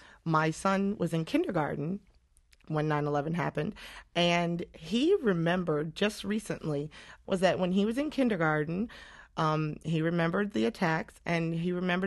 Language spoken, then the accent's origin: English; Newport, Rhode Island, United States; Growing up in Rhode Island with the Navy all around, you are faced with a choice where you either love the country or very quietly dislike the country, because it is a serious Navy town.